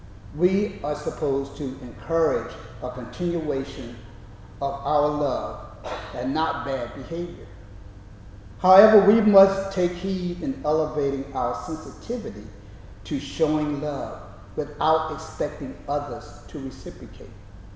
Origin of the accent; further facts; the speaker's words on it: Florida, United States; When I was a kid growing up in Florida, we would make churned ice cream.